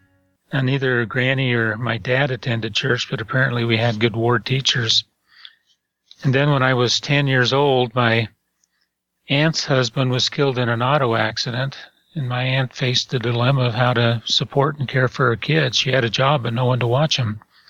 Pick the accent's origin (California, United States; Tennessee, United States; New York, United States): California, United States; Los Angeles; born there; Well, I was born in Los Angeles back in 1939.